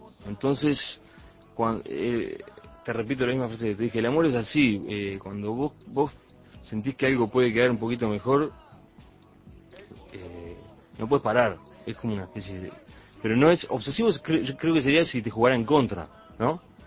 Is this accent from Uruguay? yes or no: yes; Uruguay